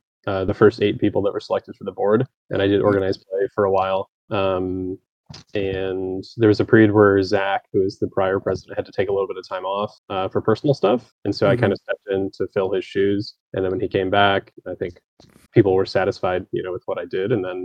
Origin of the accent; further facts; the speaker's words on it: Canada; Yeah, I grew up in Canada.